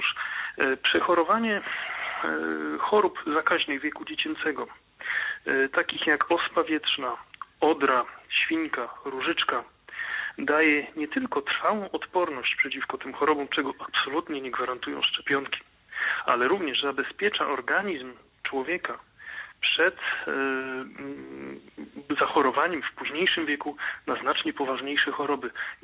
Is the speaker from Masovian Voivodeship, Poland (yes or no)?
no; Kuyavian-Pomeranian Voivodeship, Poland; Ja jestem lekarzem z Kujawsko-Pomorskiego.